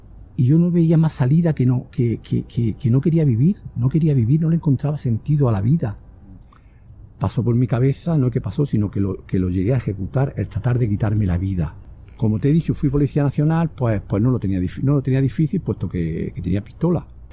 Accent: Andalusia, Spain; soy de Granada, de un pueblo de la provincia de Granada. Tengo 73 años, me casé en el año 72 con una mujer maravillosa.

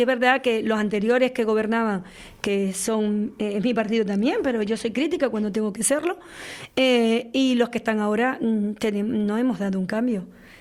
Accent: Canary Islands, Spain; Yo creo que no lo merecemos los canarios. Somos de España, somos españoles.

